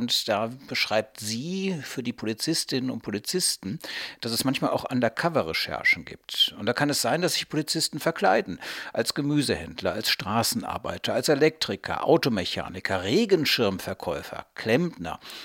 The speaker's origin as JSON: {"language": "German", "town": "Cologne", "region": "North Rhine-Westphalia", "country": "Germany", "said": "ich komme aus Köln."}